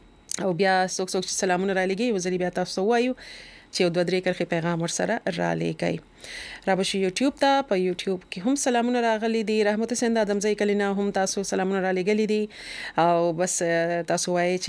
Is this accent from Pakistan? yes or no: yes; Khyber Pakhtunkhwa, Pakistan; د وزیرستان زه د وزیرستان یم